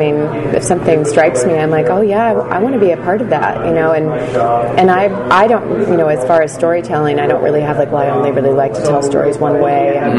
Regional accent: Pensacola, Florida, United States; No, I'm from Pensacola, Florida.

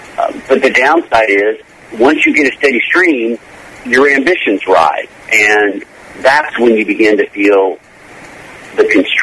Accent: Kentucky, United States; I grew up in Kentucky, so being paid to ride a horse is a dream job for me.

